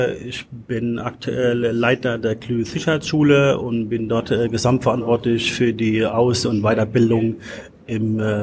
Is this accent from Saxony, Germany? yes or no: no; Mannheim, Baden-Württemberg, Germany; damals habe ich einen Schluss gefasst, dass ich zurückgehe in meine Heimatstadt Mannheim